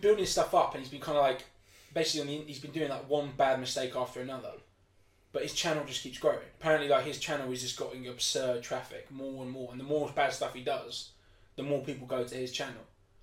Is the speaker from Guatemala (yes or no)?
no; United Kingdom; because we're British